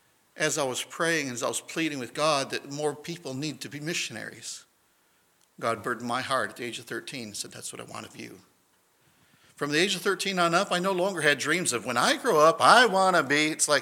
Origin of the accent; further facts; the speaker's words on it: Brazil; When I was growing up in Brazil, I was the fifth of seven children.